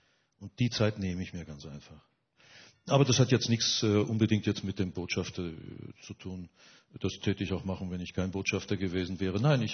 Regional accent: Dresden, Saxony, Germany; born there; Schauen Sie, ich bin in Dresden geboren, im Jahre 1938.

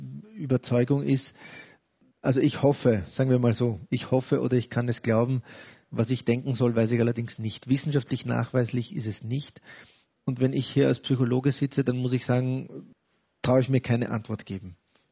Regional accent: Vienna, Austria; Also ich bin im Arsenal aufgewachsen. Jemand, der das Arsenal kennt, weiß, dass das Arsenal ein eigenes Dorf in Wien ist.

